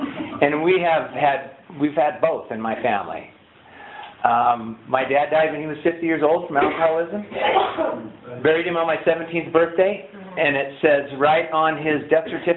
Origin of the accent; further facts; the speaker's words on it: Santa Maria, California, United States; But we're from Santa Maria. I was born in Santa Maria, graduated from Santa Maria High School. My family, we had a cattle ranch out Highway 166, and we were raised up there.